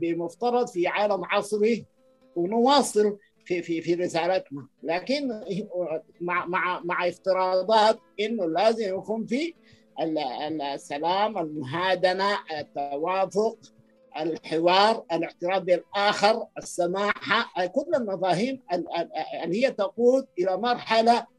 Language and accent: Arabic; Sudan; حصل يحصل عندنا في السودان